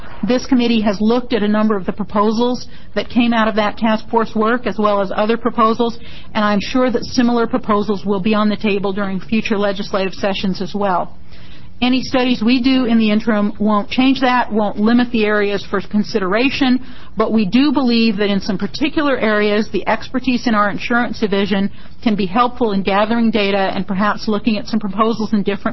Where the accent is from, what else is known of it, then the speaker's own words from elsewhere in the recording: Eugene, Oregon, United States; since I came from Eugene, I grew up in Eugene